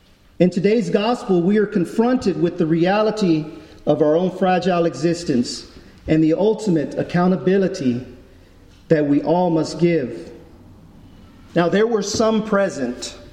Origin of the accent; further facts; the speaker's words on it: New Braunfels, Texas, United States; I'm from New Braunfels. We live in New Braunfels